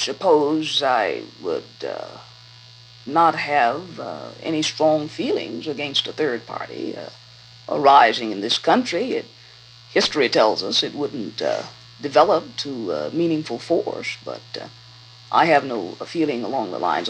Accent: United States; Well, as a Negro, I'm proud, and as an American citizen

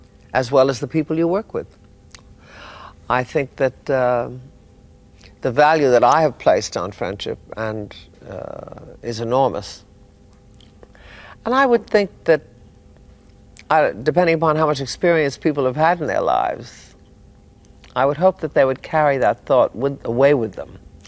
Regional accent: New York City, New York, United States; also born or lived in Brooklyn; now in California, United States; I was brought up in New York. I am not from the Bronx, as some people have said. I lived in Brooklyn until I was 5 years old, and then when I was five, moved to Manhattan and stayed there until I went to California.

